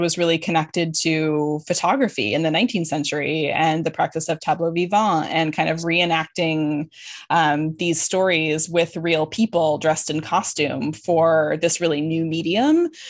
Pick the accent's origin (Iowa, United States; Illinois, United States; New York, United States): Illinois, United States; There was this Renaissance Fair in Bristol, Wisconsin, which was close to where I grew up in Northern Illinois.